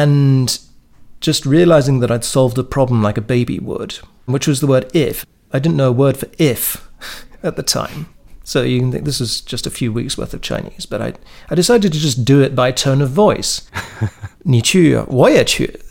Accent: Brussels, Brussels-Capital Region, Belgium; also born or lived in United Kingdom; I grew up in Brussels. I went to boarding schools in Britain for some time, but Brussels is where I grew up in an English-speaking family.

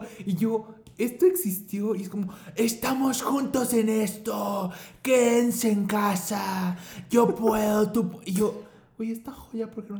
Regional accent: Mexico City, Mexico; also born or lived in Monterrey; yo me fui a Monterrey, siendo de Ciudad de México, y eso como que representó algo fuerte en mi vida

